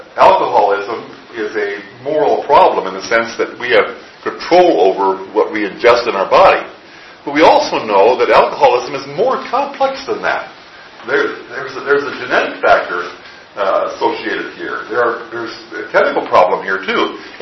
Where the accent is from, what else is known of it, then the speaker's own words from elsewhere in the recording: Midwest, United States; When I grew up in the Midwest, special needs children were put in a special home in the state.